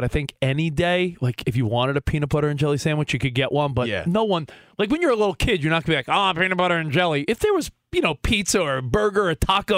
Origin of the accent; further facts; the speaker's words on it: Long Island, New York, United States; I mean, I think I grew up on Long Island.